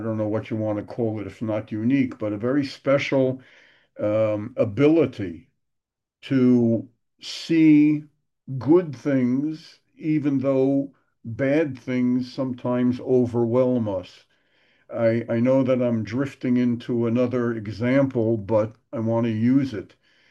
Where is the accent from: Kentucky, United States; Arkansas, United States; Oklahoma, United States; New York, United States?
New York, United States; Brooklyn; now in Jerusalem, Israel; I grew up in Brooklyn, and using the singular, a tree grows in Brooklyn, means you might not have a lot of trees to say this bracha on